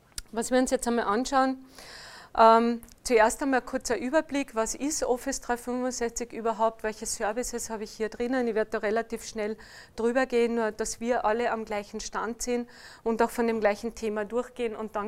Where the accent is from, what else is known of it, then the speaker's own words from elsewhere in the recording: Austria; wie Sie wahrscheinlich hören an meinem Akzent, ich bin nicht aus Deutschland, ich bin aus Österreich.